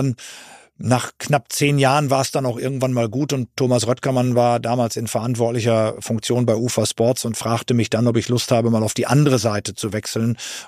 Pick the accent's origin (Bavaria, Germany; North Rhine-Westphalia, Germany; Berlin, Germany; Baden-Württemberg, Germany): North Rhine-Westphalia, Germany; Ich bin Westfale